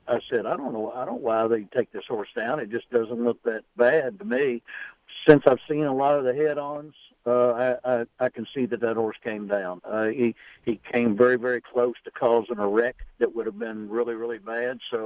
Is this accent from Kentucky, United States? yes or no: yes; Lexington, Kentucky, United States; Gene's brother was a neighbor of us when I grew up in Lexington.